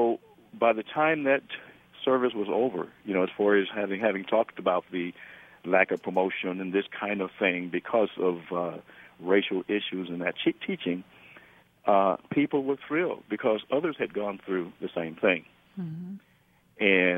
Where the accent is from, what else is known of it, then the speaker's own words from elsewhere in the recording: Alabama, United States; now in New York City, United States; In New York City, it's a pretty tough town, as you can imagine, and I was from Alabama, and I was finding my way